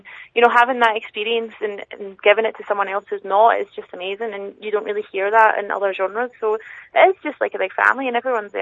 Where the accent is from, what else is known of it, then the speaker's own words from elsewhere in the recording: Glasgow, Scotland, United Kingdom; I grew up in Glasgow, but my family had a family holiday home down in Ayrshire